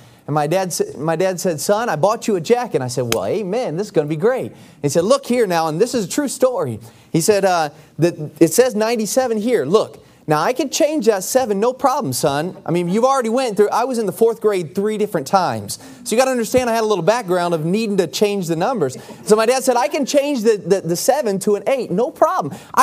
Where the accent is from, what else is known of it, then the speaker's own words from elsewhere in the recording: Independence, United States; I grew up around here in Independence